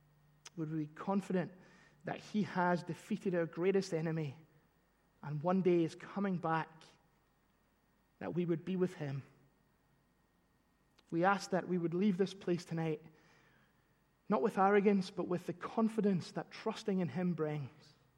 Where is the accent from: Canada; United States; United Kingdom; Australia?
United Kingdom; Glasgow, Scotland; That is not a Jewish name. I am not from ancient Israel or ancient Rome. I'm from Glasgow.